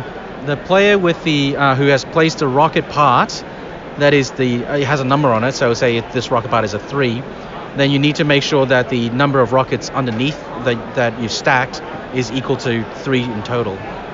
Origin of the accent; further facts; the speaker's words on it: Australia; Australia.